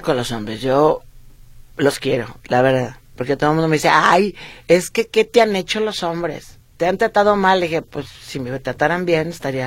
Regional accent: Guadalajara, Jalisco, Mexico; Como una tapatía, tengo todo el repertorio que puede uno tener.

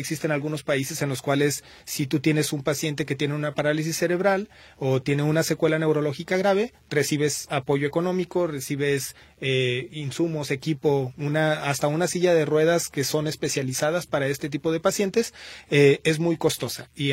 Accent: Mexico; Es muy difícil que nuestra cultura como mexicanos pueda tomar decisiones de forma aguda

